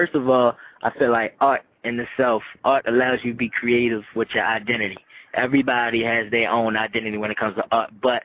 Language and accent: English; Baltimore, Maryland, United States; I'm from Baltimore, which is a small, big city